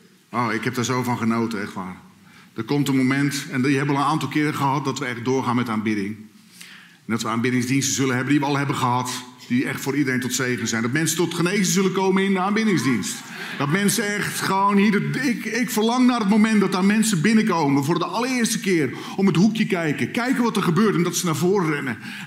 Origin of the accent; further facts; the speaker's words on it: Katwijk aan Zee, South Holland, Netherlands; Ik kom uit Katwijk aan Zee.